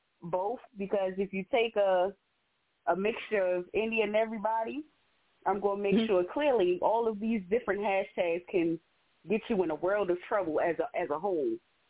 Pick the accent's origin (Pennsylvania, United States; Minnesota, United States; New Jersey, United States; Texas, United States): New Jersey, United States; moved away as an adult; now in North Carolina, United States; I'm from North New Jersey as well. I've been in North Carolina a little over 2 years now.